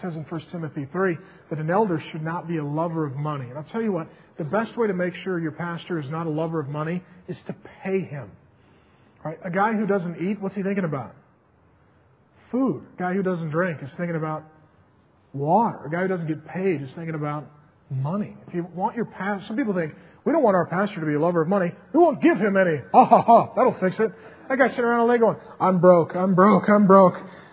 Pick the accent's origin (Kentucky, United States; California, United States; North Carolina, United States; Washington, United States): Washington, United States; Seattle; we lived in Seattle, and I grew up in Seattle. I love this city. This is my home.